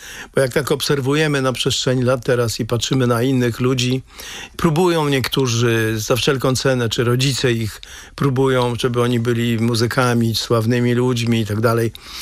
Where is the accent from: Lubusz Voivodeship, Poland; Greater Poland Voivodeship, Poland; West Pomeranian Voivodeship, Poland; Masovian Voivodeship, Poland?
Masovian Voivodeship, Poland; Mława; bo my z którego z Mławy pochodzimy, on też z Mławy.